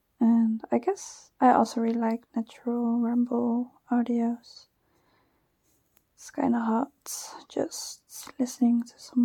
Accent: Netherlands; accent: Dutch; English is a second language; I also got some comments about my Dutch accent. It's pretty funny, because I don't always enjoy my Dutch accent.

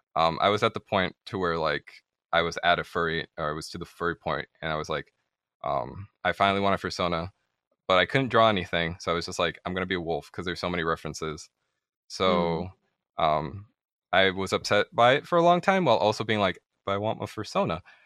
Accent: Florida, United States; now in Michigan, United States; So I am from I'm from North America. I originally came from Florida, and then I moved to Michigan. I'm currently 26, and my ethnicity is mixed.

